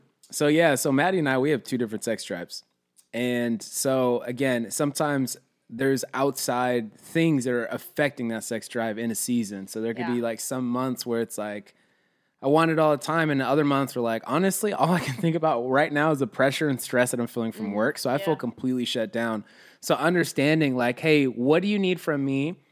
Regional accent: Germany; I was born and raised in Germany

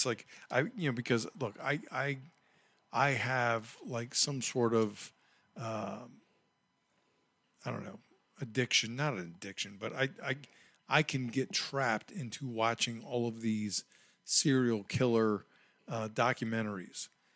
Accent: United States; I'm, you know, I'm an American, man.

